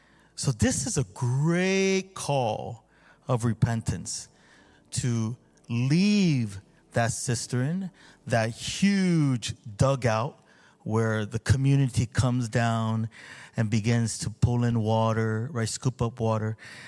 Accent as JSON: {"language": "English", "country": "South Korea", "tie": "born or raised there", "said": "I grew up in Korea where there's springs, right?"}